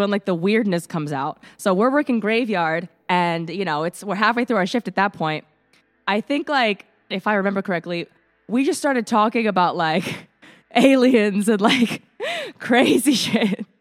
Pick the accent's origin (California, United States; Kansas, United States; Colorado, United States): California, United States; I grew up completely differently. I grew up in California, actually. And obviously, I'm like Asian American and a female.